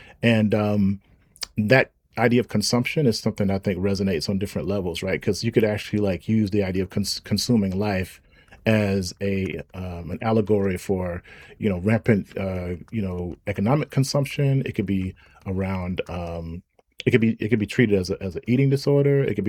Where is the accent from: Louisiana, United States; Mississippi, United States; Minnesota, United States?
Mississippi, United States; you know, I'm from Mississippi, so and I grew up with the blues, and I grew up in those spaces and gyp joints and things of that nature